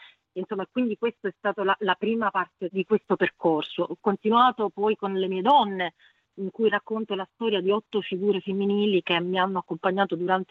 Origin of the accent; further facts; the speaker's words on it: Sicily, Italy; racconto la mia Sicilia, la mia terra